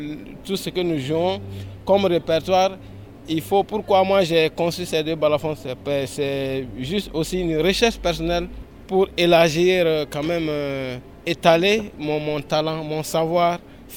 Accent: Burkina Faso; Nous sommes arrivés du Burkina depuis le 13 octobre pour ce festival Circa.

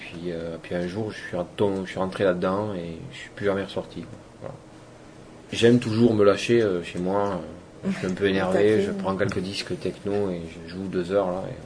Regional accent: Toulouse, Occitanie, France; Je suis originaire de Toulouse, né à Toulouse, fils de restaurateur italien, d'origine italienne, donc.

